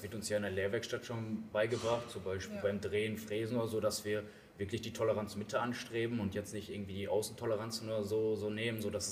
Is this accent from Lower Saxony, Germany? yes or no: no; Oelde, North Rhine-Westphalia, Germany; ich komme hier persönlich aus Oelde